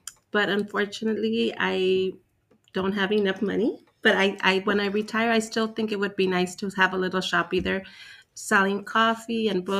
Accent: Boyle Heights, California, United States; I grew up in Boyle Heights. So I think it would be like something with Boyle Heights involved or, you know, the community.

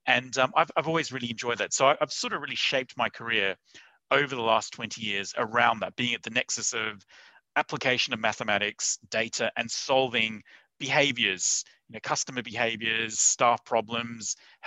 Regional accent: Australia; I grew up in Australia, and all the way growing up, I wanted to actually be a chemical engineer.

